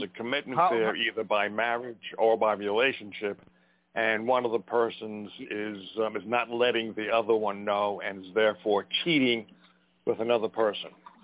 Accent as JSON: {"language": "English", "region": "Montana", "country": "United States", "said": "Yeah, I'm from … from Montana. That's who I am."}